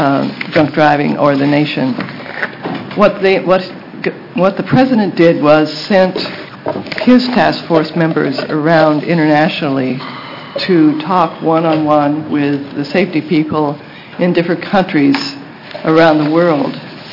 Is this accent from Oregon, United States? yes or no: yes; Eugene, Oregon, United States; I'm from Eugene, Oregon, founded the chapter of MAD in 1982 down there.